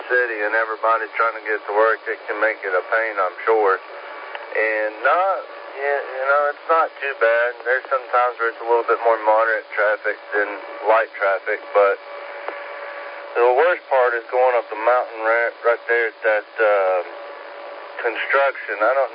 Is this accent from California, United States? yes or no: no; Zirconia, North Carolina, United States; And that's kind of how I grew up in the Zirconia area.